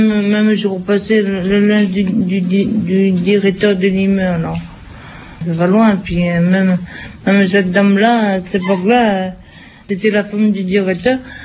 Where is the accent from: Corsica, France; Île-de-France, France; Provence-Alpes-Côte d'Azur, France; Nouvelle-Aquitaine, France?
Île-de-France, France; born there; j'ai 34 ans. Je suis née à Souilly-sur-Roche, dans la région parisienne.